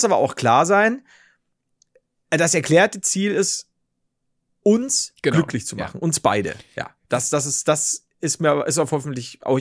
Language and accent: German; Regensburg, Bavaria, Germany; So, ich komme aus Regensburg, ne, Castra Regina, von Römern gegründet.